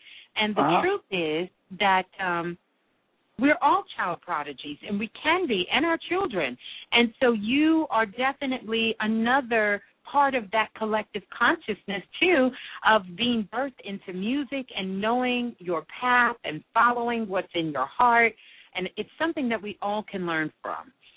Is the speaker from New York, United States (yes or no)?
yes; Brooklyn, New York, United States; Originally Brooklyn, New York. I was born in Brooklyn, but I live